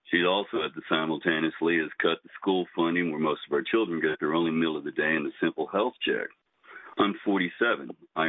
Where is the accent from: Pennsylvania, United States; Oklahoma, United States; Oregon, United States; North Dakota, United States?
Oklahoma, United States; from Northeast Oklahoma.